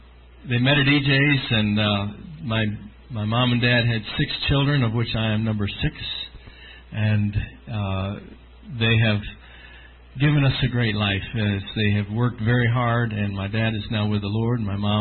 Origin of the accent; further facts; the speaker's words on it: Greene, New York, United States; But I'm from Green, New York, so I can't really do that. I did grow up in Green, New York.